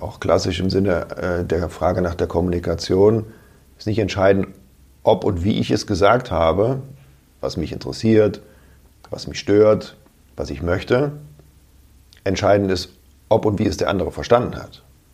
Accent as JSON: {"language": "German", "region": "Hesse", "country": "Germany", "said": "Ich komme aus Waldeck-Frankenberg, ja."}